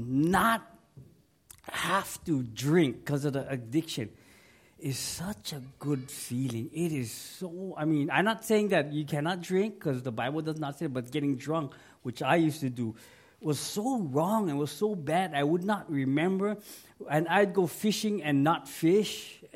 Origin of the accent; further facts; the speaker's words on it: Hawaii, United States; When I go vacation and they ask me, where are you from? I say, oh, I'm from Hawaii.